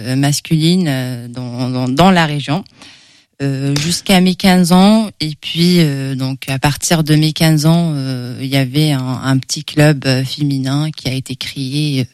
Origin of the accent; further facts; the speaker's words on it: Bouira, Bouira Province, Algeria; born there; Alors, je suis née en Algérie, dans une petite ville proche de la capitale, Alger, donc, qui s'appelle Bouira. Donc cette ville, elle est connue par ses montagnes. Et puis, on n'a pas beaucoup d'habitants, c'est environ 500 000 habitants